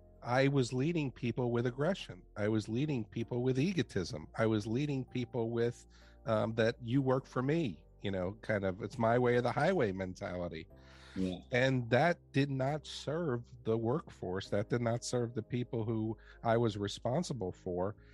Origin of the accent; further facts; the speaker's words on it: New York City, New York, United States; I grew up in New York City, and it was a very, very interesting way to grow up, very, very tough way to grow up.